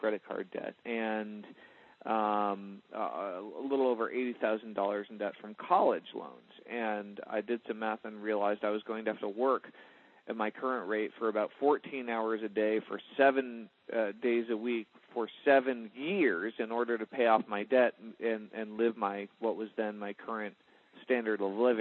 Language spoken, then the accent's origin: English; New Hampshire, United States; we grew up in New Hampshire.